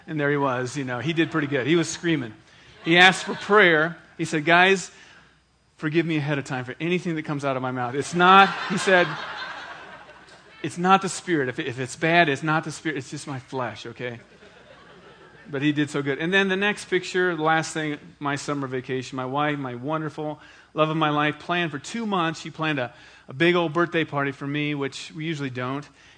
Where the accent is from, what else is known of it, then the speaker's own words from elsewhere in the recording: Iowa, United States; My family goes back every year. I'm from Iowa. We go to the Iowa State Fair.